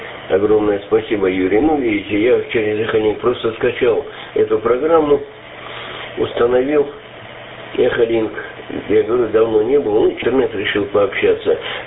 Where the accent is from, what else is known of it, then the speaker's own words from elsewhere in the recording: Kizilyurt, Dagestan, Russia; now in Surgut, Russia; я сам родился, вырос в Дагестане, в городе Кизыл-Юрт, поэтому земляк я ваш, хотя живу в Сургуте с 80-х.